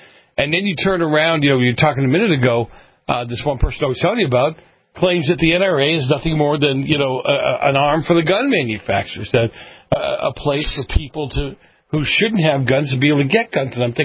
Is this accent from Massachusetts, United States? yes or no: yes; Boston, Massachusetts, United States; You know, when I first got here to California, I was a Democrat. I grew up in Boston. What else would you be?